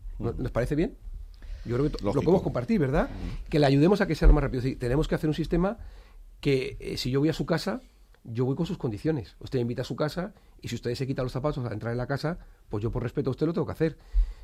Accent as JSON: {"language": "Spanish", "region": "Community of Madrid", "country": "Spain", "said": "lo que debemos como madrileños, ahora pasaríamos a deberlo como"}